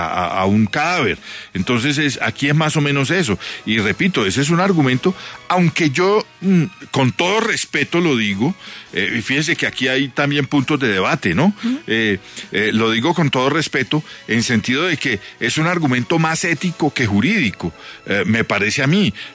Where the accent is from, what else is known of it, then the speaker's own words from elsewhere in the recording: Colombia; respeto la ley de mi país, me siento muy colombiano